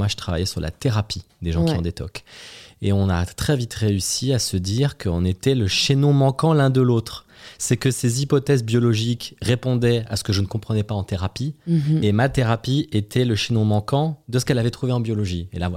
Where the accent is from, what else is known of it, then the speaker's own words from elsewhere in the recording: Île-de-France, France; born there; je suis né en 1979, en Essonne, d'une maman mère au foyer et d'un papa pompier.